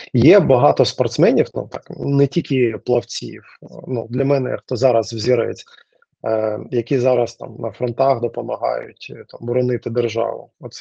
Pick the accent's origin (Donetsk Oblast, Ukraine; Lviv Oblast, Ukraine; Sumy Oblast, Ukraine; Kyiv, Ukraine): Donetsk Oblast, Ukraine; Mariupol; Я з Маріуполя, от і у нас там одна з дуже добрих, ну, гарних шкіл боксу була.